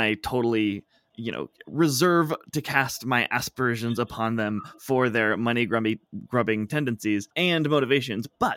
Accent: Bend, Oregon, United States; literally the last Blockbuster in existence in my hometown, in this town now that I come to you from here in lovely Bend, Oregon.

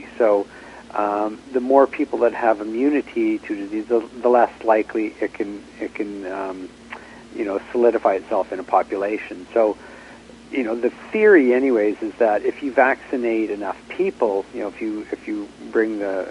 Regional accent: British Columbia, Canada; being a Canadian

